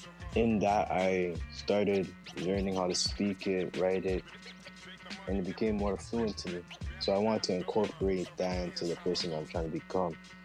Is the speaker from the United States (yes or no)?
no; Toronto, Ontario, Canada; I'm coming in from Toronto, Jane and Finch.